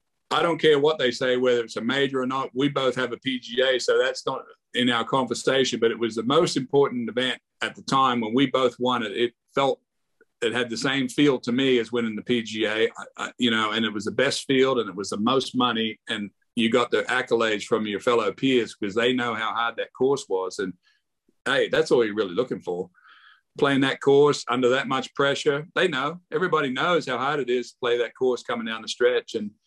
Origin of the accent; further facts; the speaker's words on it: Wagga Wagga, New South Wales, Australia; now in United States; We came on the team in 82. I was coming from Australia. He was coming from Sugarland over here.